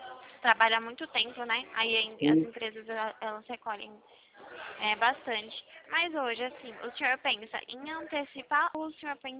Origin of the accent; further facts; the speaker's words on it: Atibaia, São Paulo, Brazil; Eu sou de Atibaia, São Paulo. Aqui no interiorzão.